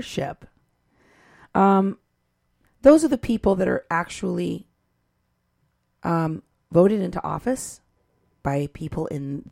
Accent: Iowa, United States; I grew up in Iowa where there's a lot of guns.

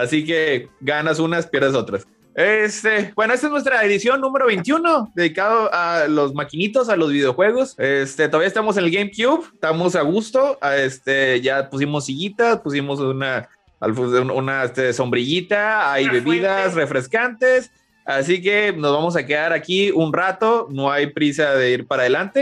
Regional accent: Monterrey, Nuevo León, Mexico; de Monterrey

